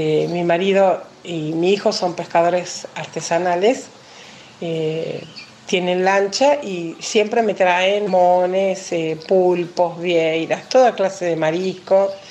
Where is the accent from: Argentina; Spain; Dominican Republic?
Argentina; Puerto Madryn, Chubut; Bueno, quería decirles que soy de Puerto Madryn, Chubut